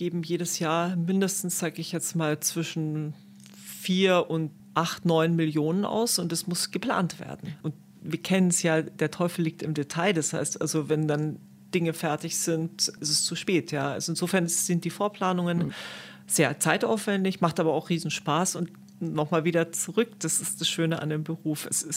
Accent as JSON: {"language": "German", "town": "Starnberg", "region": "Bavaria", "country": "Germany", "tie": "born or raised there", "said": "Ich bin in Starnberg groß geworden"}